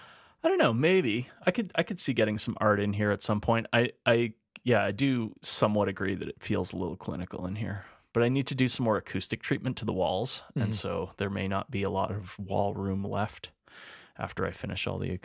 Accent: Edmonton, Alberta, Canada; We're two chefs from Edmonton, Alberta, Canada.

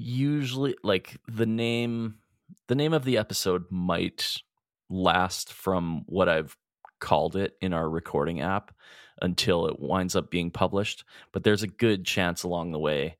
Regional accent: Edmonton, Alberta, Canada; We're two chefs from Edmonton, Alberta, Canada.

